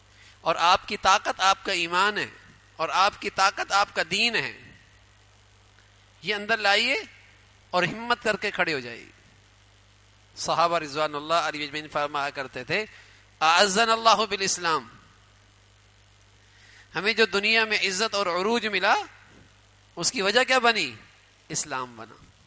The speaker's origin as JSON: {"language": "Urdu", "country": "Pakistan", "said": "کی اتنی برائیاں سنائی گئیں کہ ہم بس اوقات اپنی نسبت کرتے ہوئے شرماتے ہیں کہ میں پاکستانی ہوں"}